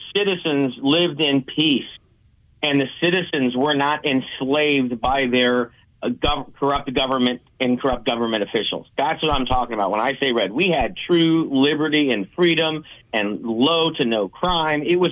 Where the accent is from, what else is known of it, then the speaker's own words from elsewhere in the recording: Colorado, United States; And I came from Colorado, where the corruption is all the way through Colorado.